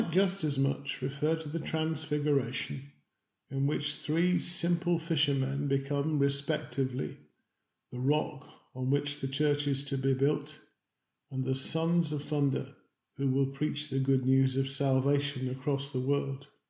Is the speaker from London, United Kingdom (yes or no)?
no; Wales, United Kingdom; it will still be important to me that I am a woman, not a man, or that I am Welsh, not British.